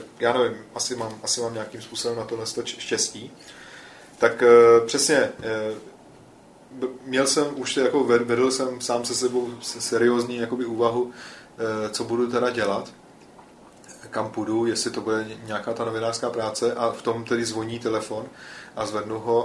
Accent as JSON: {"language": "Czech", "country": "Iran", "tie": "born or raised there", "said": "Já nevím, jestli nás zmínil jsem, že jsem to dětství strávil v Iránu."}